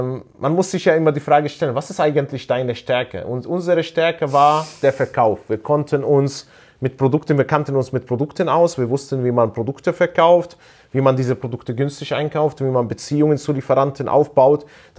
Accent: Palestine; now in Germany; denn mein Problem war, als Palästinenser durfte ich ja keine Gewerbe anmelden.

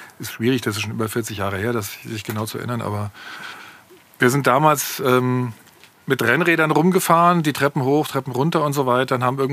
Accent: Frankfurt, Hesse, Germany; moved away as an adult; now in Penzberg, Germany; Ich bin Frankfurter.

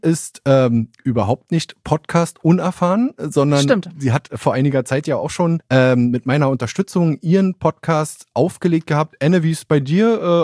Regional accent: Berlin, Germany; Als, sag man, als gebürtiger Berliner kann man auch Hamburg-Fan sein, liebe Leute.

